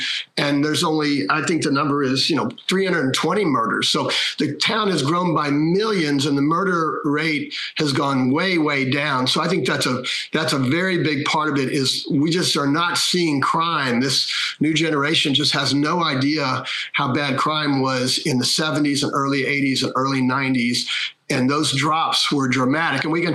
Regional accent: Houston, Texas, United States; I grew up in Houston, Texas, born and raised there

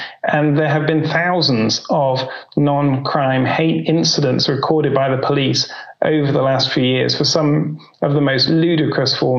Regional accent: United Kingdom; And it certainly, as a Brit, feels like the police have completely lost focus in the last few years.

